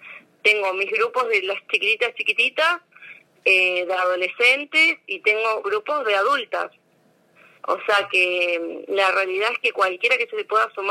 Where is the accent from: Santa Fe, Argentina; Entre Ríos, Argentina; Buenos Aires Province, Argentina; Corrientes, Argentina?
Buenos Aires Province, Argentina; La Plata; now in América, Argentina; acá en América hace 2, porque hace 2 años que vivo acá, yo soy de La Plata